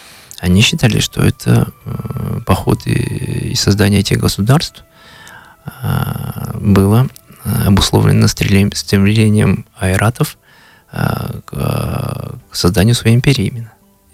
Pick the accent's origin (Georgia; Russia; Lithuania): Russia; Kalmykia; которые узнавали, что я из Калмыкии